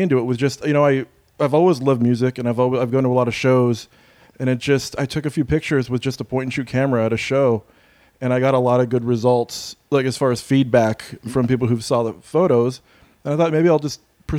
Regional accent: Arcadia, California, United States; Arcadia. Arcadia. St. Gabriel Valley.

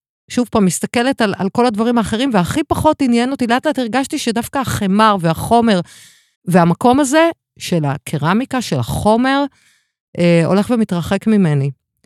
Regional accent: Petah Tikva, Central District, Israel; born there; נולדתי בפתח תקווה

